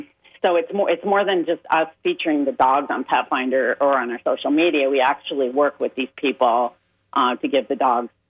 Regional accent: California, United States; I grew up in California.

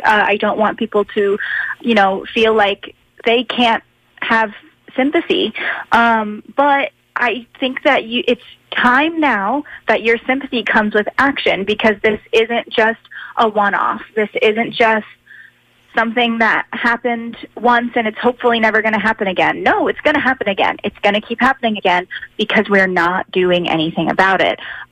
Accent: Maryland, United States; The Capital is my hometown paper, so I'm from Maryland.

